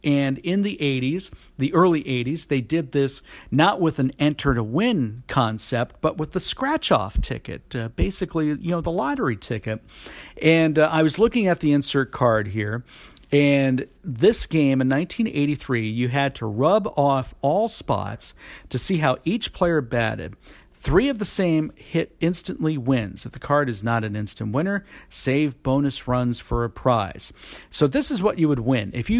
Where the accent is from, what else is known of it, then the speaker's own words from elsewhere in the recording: Florida, United States; Now, for me, growing up in Florida, so what?